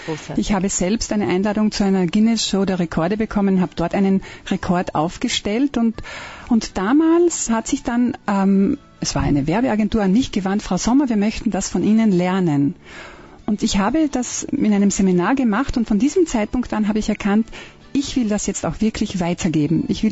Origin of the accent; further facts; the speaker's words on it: Eifersdorf, Carinthia, Austria; Ich bin geborene Kärntnerin, ich bin aufgewachsen in dem kleinen, aber wunderschönen Ort Eifersdorf, der zur Marktgemeinde Paternion gehört.